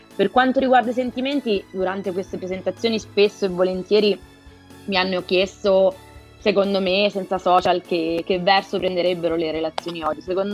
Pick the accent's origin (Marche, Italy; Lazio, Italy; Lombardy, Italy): Marche, Italy; now in Perugia, Italy; Io non sono perugina però, io sono marchigiana, quindi perugina solo acquisita.